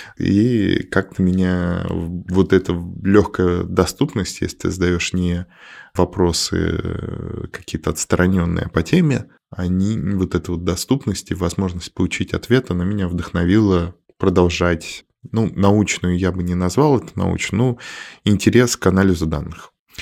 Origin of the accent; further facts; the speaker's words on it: Ryazan, Ryazan Oblast, Russia; Я из Рязани.